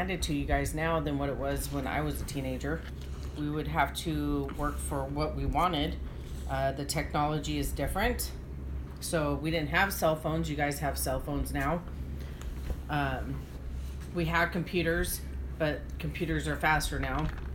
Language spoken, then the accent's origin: English; Garden Grove, California, United States; In Garden Grove, California.